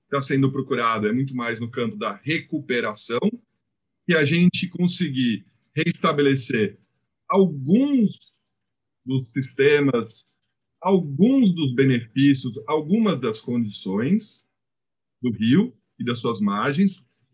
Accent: São Paulo, Brazil; also born or lived in England; eu vim para o Brasil, cresci o segundo metro aqui no Brasil, morando no Butantã e indo para a escola de bicicleta em Pinheiros, atravessando a ponte em cima do Rio Pinheiros. Hoje em dia, na verdade, é o contrário. Eu moro em Pinheiros

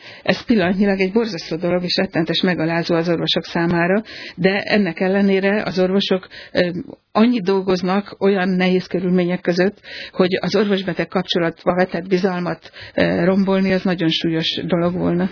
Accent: Hungary; miért van az, hogy mondjuk a svájciak vagy az írek sokkal boldogabbak, mint mi magyarok vagyunk.

